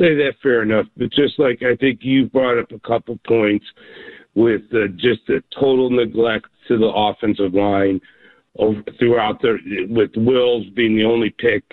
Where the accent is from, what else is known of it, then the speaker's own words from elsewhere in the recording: Stowe, United States; also born or lived in Massachusetts; I lived in Massachusetts up until a year ago for 12 years, and I grew up here in Stowe